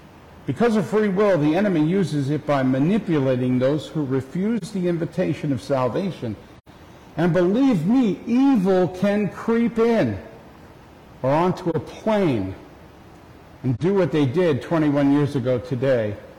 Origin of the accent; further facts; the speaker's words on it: Merrick, New York, United States; the community where I grew up in Merrick, New York, lost many police and firefighters that day.